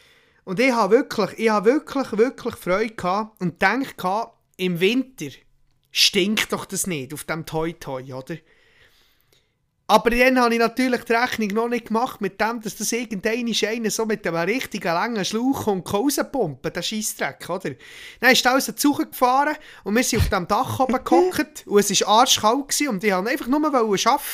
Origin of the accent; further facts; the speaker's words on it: Switzerland; wir sind Schweizer, uns ist das irgendwo durch schon egal.